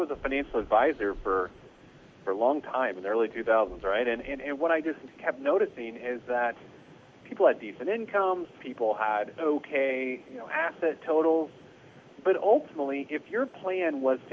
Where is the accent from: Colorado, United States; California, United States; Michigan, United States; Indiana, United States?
Indiana, United States; Indianapolis; now in Carmel, United States; I'm from Central Indiana, which either means I'm from Indianapolis, but I actually live in Carmel